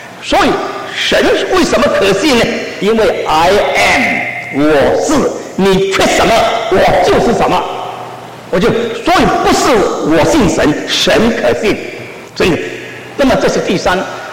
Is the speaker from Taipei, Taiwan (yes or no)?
yes; Taipei, Taiwan; 你把领事馆设在台北，你就是要替我们台北人办事